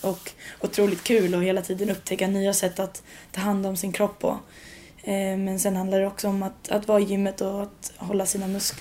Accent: Sweden; moved away; trots att jag bara varit här i 2 år och jag kommer från Sverige då.

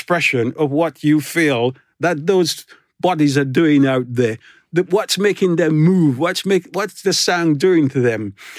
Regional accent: Grenada; born there; I mean, when I was in the West Indies, because I was born in Grenada, I wasn't born in Jamaica, so it was more carnival.

